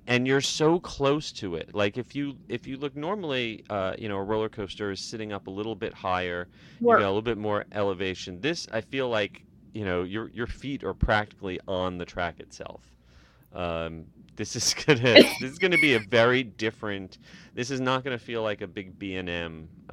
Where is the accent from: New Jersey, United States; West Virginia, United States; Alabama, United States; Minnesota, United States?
New Jersey, United States; However, this is my original home coaster. I grew up in New Jersey, and I spent many, many hours at Great Adventure.